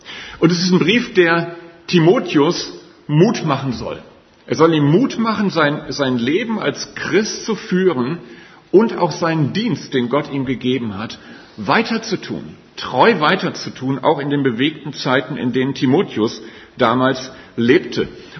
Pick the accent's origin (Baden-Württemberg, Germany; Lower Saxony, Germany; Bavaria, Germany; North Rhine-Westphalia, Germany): North Rhine-Westphalia, Germany; Gummersbach; Ich komme aus Gummersbach, gehe dort in die Gemeinde in Gummersbach-Dümmlinghausen